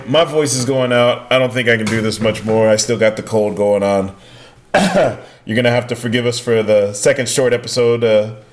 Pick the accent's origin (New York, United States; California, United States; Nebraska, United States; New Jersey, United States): California, United States; Atwater; me and my buddy back home, my buddy Josh, they used to have like $100 flights from my hometown in Atwater to... Vegas